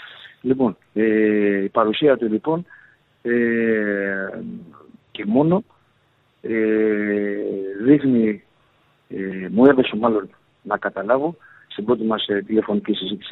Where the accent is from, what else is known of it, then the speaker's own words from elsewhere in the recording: Dafni, Attica, Greece; Και εκεί όταν γεννήθηκα στην Αθήνα, εγώ στη Δάφνη, εκεί γεννήθηκα και μεγάλωσα